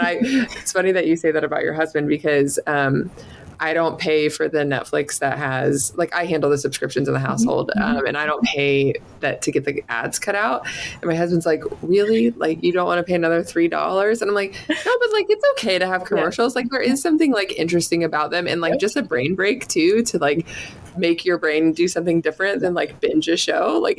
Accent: Midwest, United States; Anyway, Tom Collins sounded like a Midwest drink to me. That's why I asked. And I'm from the Midwest.

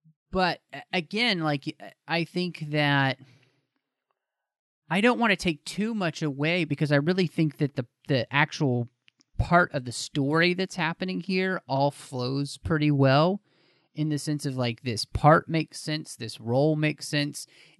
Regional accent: Dallas, Texas, United States; I grew up in Dallas, right

